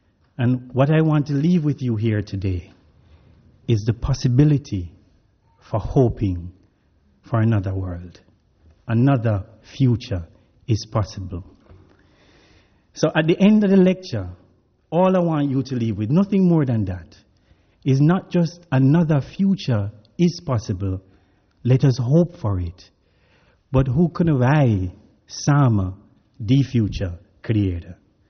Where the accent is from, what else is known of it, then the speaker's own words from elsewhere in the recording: Jamaica; first language English; Dutch is a second language; moved away as an adult; now in Netherlands; mezelf kwetsbaar stellen als een Jamaicaan die hier kwam 8 jaar geleden.